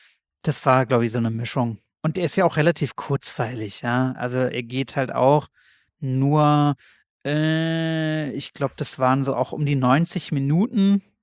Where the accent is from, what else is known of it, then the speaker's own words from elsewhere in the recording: Germany; Also ich musste natürlich erstmal über den Namen schmunzeln als Deutscher, ist klar, Penner, haha.